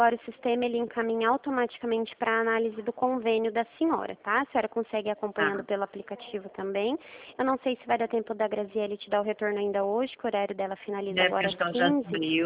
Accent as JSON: {"language": "Portuguese", "region": "São Paulo", "country": "Brazil", "said": "Nós somos de São Paulo"}